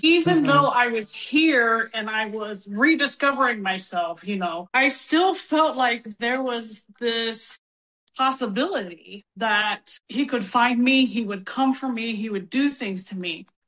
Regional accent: West Virginia, United States; Because I grew up in West Virginia on a farm. Yeah, I was a farm girl. Not that we didn't dress up, but it was more about, you know, life on the farm and the hills of West Virginia.

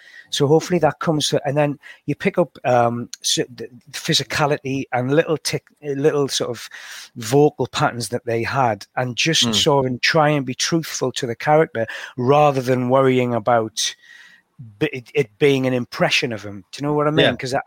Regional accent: Washington, North East England, United Kingdom; born there; accent: County Durham twang; Well, not quite the next village. I was born in Washington, which is okay. Which is close to, like, it's about 15 miles from Langley, Sacriston.

